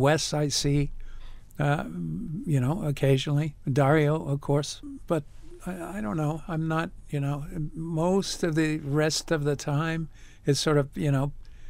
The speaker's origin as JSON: {"language": "English", "town": "New York City", "region": "New York", "country": "United States", "tie": "born or raised there", "said": "So I grew up in the Bronx, and I was a Latino. My dad was from Cuba."}